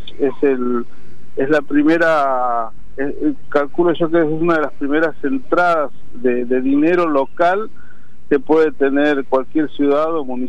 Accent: Argentina; Ah, como argentino es súper orgulloso.

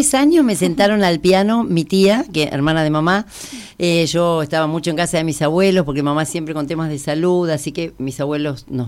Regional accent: Buenos Aires Province, Argentina; Porque no soy de La Plata, soy del interior de la provincia.

